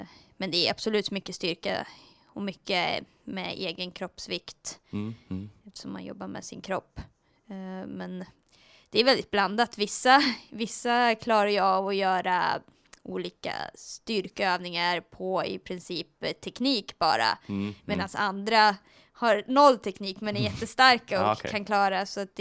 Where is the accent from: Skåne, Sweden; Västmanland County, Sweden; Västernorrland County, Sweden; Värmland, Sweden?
Västmanland County, Sweden; Västerås; Jag är från Västerås och tränade med min mamma där tills jag var 14.